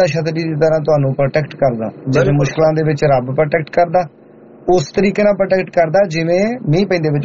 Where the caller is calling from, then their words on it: England, United Kingdom; England UK ਤੋਂ ਹਾਂ